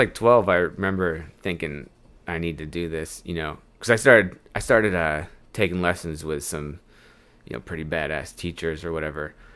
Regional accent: Oceanside, California, United States; also born or lived in Ventura / Los Angeles County; Born in Oceanside, you know, like south near San Diego.

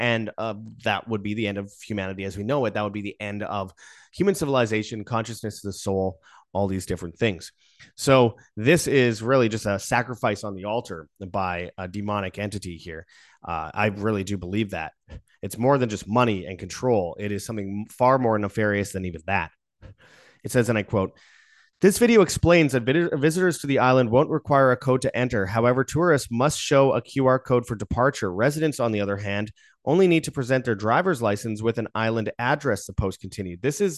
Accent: Winnipeg, Manitoba, Canada; I am Canadian. I'm from Winnipeg.

